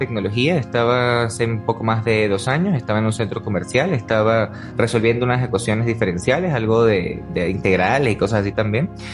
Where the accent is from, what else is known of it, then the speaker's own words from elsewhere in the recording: Venezuela; born there; nací en Venezuela, tengo 25 años.